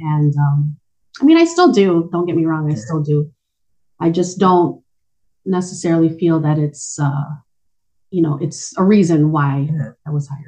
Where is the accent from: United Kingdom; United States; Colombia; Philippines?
Philippines; For the record, I am Filipino, 100%. I do have, I guess, a look that's more Latina.